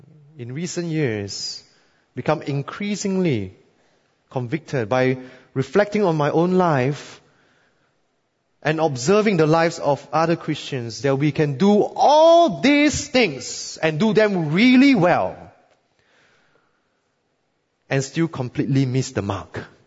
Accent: Singapore; as a Singaporean, you will be proud of me.

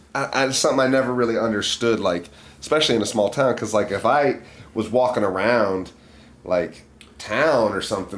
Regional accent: Yellow Springs, Ohio, United States; like I come from Yellow Springs, which is a hippie liberal town.

